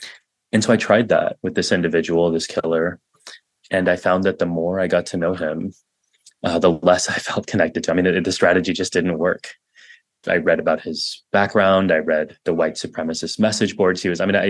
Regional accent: Texas, United States; And maybe it's because I grew up in Texas and there's a lot of that kind of judgment.

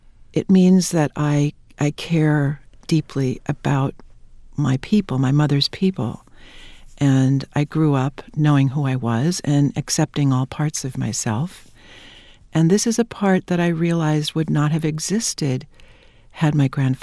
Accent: Wahpeton, North Dakota, United States; No, I grew up in Wahpeton, North Dakota.

